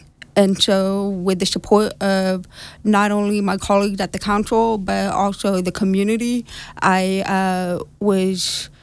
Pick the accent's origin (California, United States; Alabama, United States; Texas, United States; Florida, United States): California, United States; Angels Camp; I'm from Angels Camp, you know, born and raised, graduated from Bret Harte.